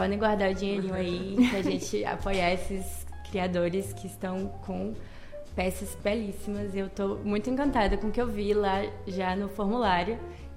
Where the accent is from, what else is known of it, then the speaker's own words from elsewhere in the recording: Piatã, Bahia, Brazil; talvez artistas lá da minha cidade de Piatã